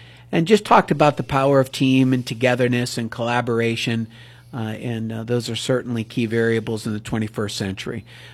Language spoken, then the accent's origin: English; Ellwood City, Pennsylvania, United States; So it was special because it was my hometown.